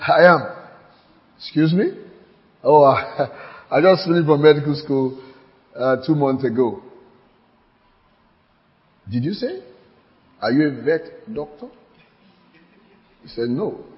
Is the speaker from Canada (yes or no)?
no; Nigeria; You know, because I'm a Nigerian.